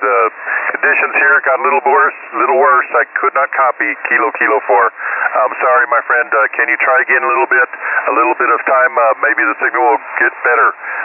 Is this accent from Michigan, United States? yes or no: no; Austin, Texas, United States; I'm from Austin myself.